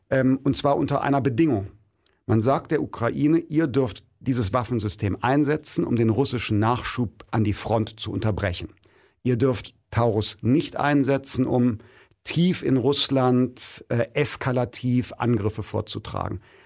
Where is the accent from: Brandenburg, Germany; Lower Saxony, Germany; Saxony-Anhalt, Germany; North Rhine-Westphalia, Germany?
North Rhine-Westphalia, Germany; Wermelskirchen; Ich bin 46 Jahre alt, bin aufgewachsen in Wermelskirchen.